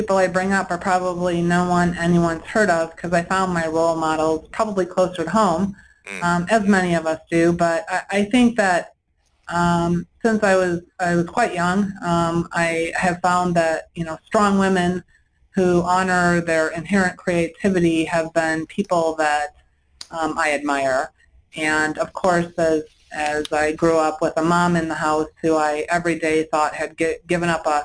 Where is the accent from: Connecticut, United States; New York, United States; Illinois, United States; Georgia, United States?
Illinois, United States; Chicago; So I grew up outside Chicago, so lived quite urban and suburban Chicago, large high school, three siblings